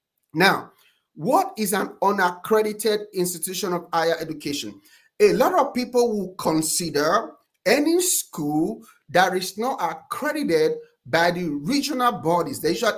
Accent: Nigeria; I'm from Nigeria. We send thousands of dollars every year from proceeds from our school to help people in Africa.

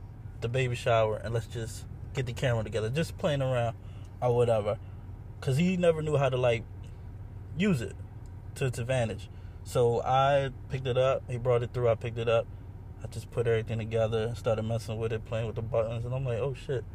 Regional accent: Chester, Pennsylvania, United States; now in Philadelphia, United States; I am based in Philly, but I'm from Chester.

